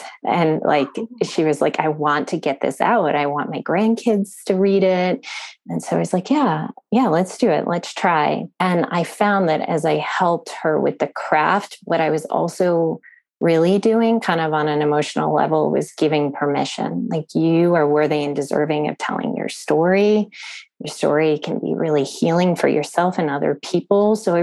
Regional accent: Honolulu, Hawaii, United States; born there; So I was born in Honolulu near the military base there.

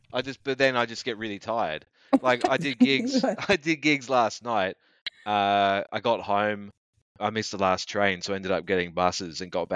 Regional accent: Australia; And I know I'm Australian and biased, but like, I think everyone agrees.

